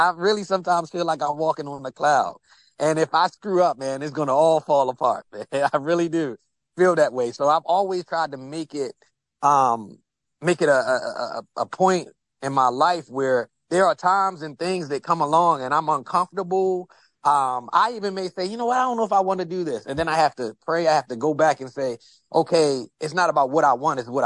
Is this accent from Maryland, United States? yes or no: yes; Baltimore, Maryland, United States; now in Bradenton, United States; Here I am from Baltimore all the way to Bradenton, Florida.